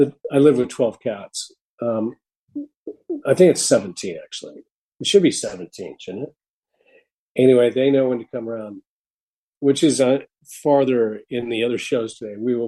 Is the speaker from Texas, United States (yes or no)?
yes; Texas, United States; I'm from the state of Texas, as an example.